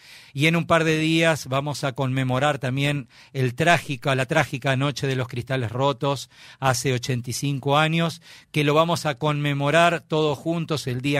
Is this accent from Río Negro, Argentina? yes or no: no; Paraná, Entre Ríos, Argentina; el orgullo que tenemos nosotros como argentinos, como paranaenses